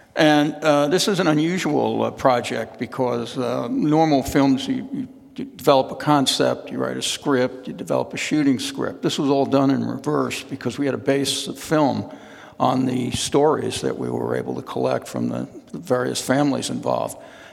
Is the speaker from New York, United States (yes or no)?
yes; New York, United States; now in Harrisburg, United States; I come from New York. So the African-American community in New York is a whole different story than the community here in Harrisburg.